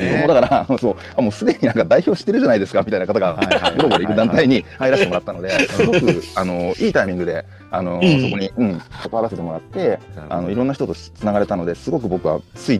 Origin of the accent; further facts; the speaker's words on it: Hachioji, Tokyo, Japan; もともと僕自身は生まれも育ちもずっと八王子なんですよ。